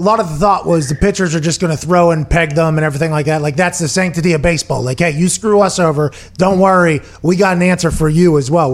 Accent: Pittsburgh, Pennsylvania, United States; Pittsburgh stink. I mean, I'm from Pittsburgh.

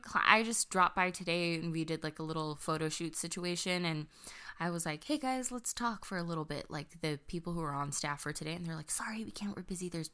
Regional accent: Chino Hills, California, United States; I grew up in Chino Hills, as did Katrina.

